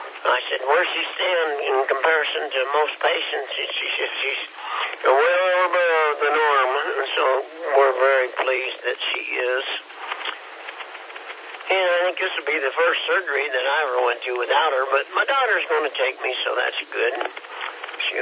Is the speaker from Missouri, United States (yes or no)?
no; Kansas, United States; We've been here 15 years, and I'm still not used to it, and we're from Kansas, so we're a little slow.